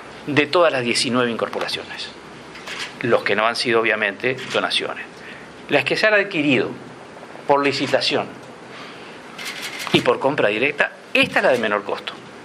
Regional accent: Uruguay; mi pueblo, el pueblo uruguayo, de mi pueblo, el pueblo uruguayo

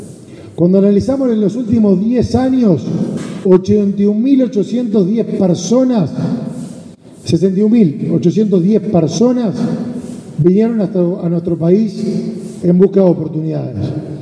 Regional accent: Uruguay

